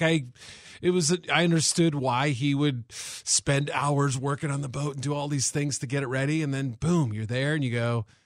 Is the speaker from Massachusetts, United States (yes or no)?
yes; Massachusetts, United States; I grew up in Massachusetts.